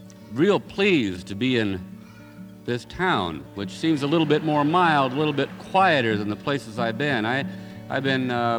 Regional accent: Spokane, Washington, United States; especially since I'm from Spokane, Washington. I'm at the other end of the country

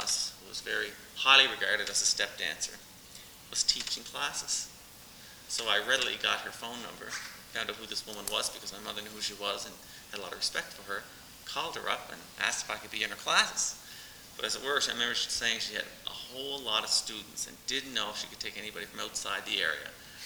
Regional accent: Cape Breton, Nova Scotia, Canada; I come from Cape Breton, which is an island in northeastern Nova Scotia, which is in eastern Canada.

